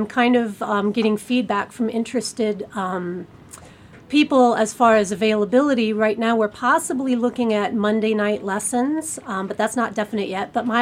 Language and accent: English; Illinois, United States; I grew up in Illinois and played through our community school system and orchestra.